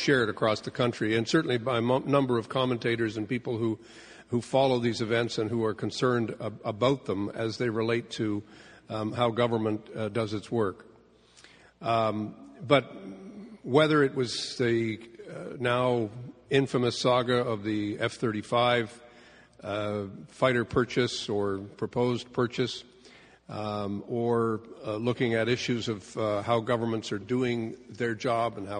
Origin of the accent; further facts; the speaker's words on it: Canada; as a parliamentarian and as a Canadian